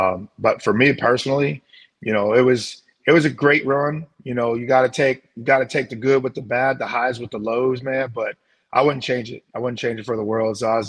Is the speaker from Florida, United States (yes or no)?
no; St. Louis, Missouri, United States; having been grown up, born and raised in St. Louis, understanding what Cardinal fans are and the passion that the fans in St. Louis have